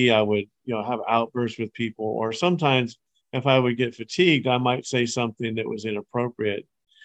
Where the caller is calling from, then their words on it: Roseburg, Oregon, United States; I come to you from Roseburg, Oregon